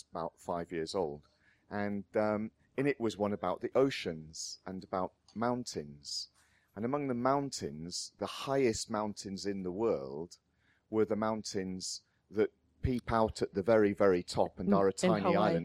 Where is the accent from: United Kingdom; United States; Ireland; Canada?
United Kingdom; Cheltenham, South West England; because we're from Cheltenham